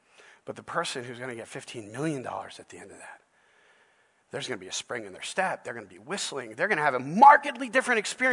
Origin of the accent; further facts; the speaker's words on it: New York, United States; I grew up in New York, I worked at a pizzeria.